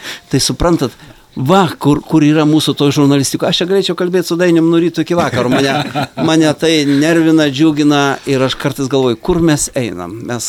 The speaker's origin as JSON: {"language": "Lithuanian", "town": "Kaunas", "region": "Kaunas County", "country": "Lithuania", "said": "šiandieną buvom Kaune, aš kaunietis"}